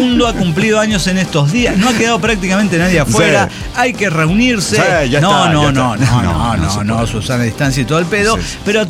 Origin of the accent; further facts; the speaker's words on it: Guanajuato, Mexico; Sí, soy de Guanajuato.